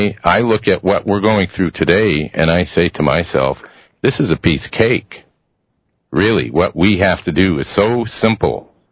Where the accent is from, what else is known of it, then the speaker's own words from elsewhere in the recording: Ohio, United States; And Edison was from my home state of Ohio.